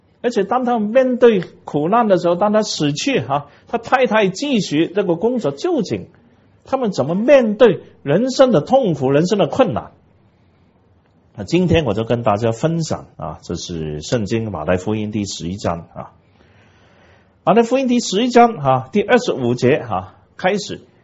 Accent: Hong Kong; 因为我们是香港人，也不完全是中国大陆的人

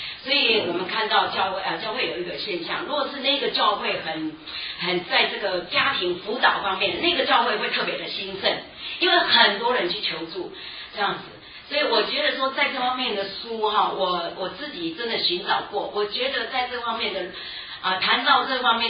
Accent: Taiwan; 在我们台湾，就是说因为台湾过去曾经被日本统治过治理过，所以很多就是比较受日本的教育，所以我们是在那种环境中长大

